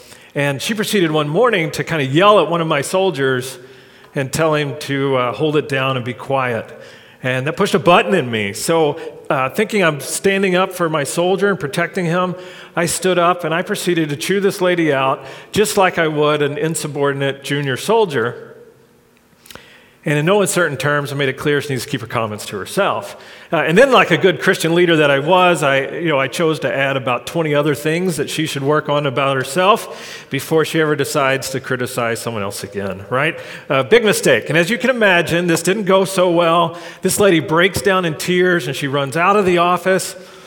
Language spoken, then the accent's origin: English; Arkansas, United States; Aikman was from Arkansas, just like I was